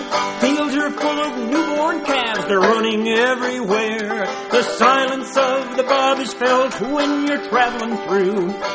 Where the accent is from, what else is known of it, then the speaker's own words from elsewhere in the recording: Montana, United States; I'm from Montana